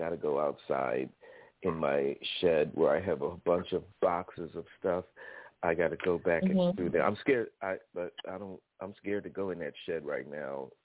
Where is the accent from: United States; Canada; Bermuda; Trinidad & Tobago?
Bermuda; I grew up in Bermuda for most of my childhood.